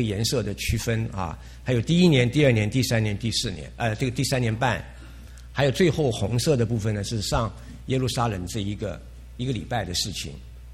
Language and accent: Chinese; China; 有点像我们中国人的法家呀，法如牛毛，定了非常非常的多。